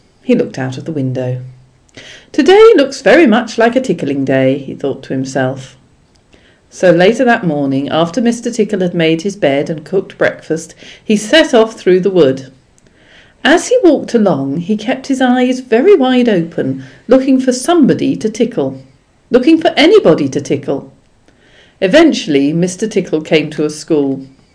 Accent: Guildford, South East England, United Kingdom; I was brought up in Guildford in Surrey, England, and born in 1958, and I'm female.

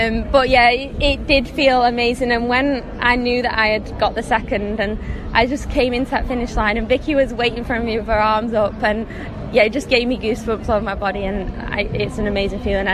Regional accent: Manchester, North West England, United Kingdom; now in Leeds, United Kingdom; I'm originally from Manchester, but I've been in Leeds nearly 6 years now

